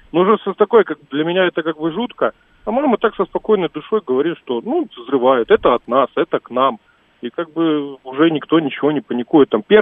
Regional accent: Urals, Russia; born there; мы вообще родились на Урале, но почему-то занесло туда

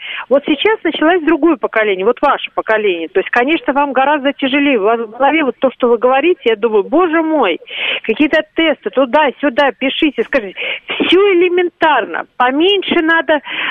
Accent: Moscow, Russia; я родилась в Москве

